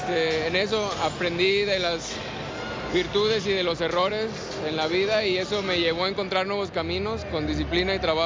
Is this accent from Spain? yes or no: no; Guadalajara, Jalisco, Mexico; yo le di mi toque mexicano. Entonces siempre es un poquito de quien yo soy, de Guadalajara.